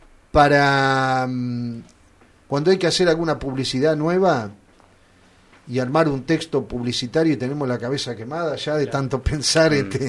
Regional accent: Olavarría, Buenos Aires Province, Argentina; born there; now in Las Flores, Argentina; Yo soy nacido en Olavarría, pero mis raíces estuvieron acá

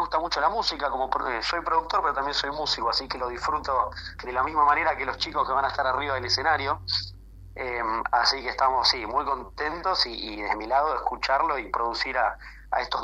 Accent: Pilar, Buenos Aires Province, Argentina; nosotros somos de Pilar, por lo tanto vamos a tener que salir con tiempo

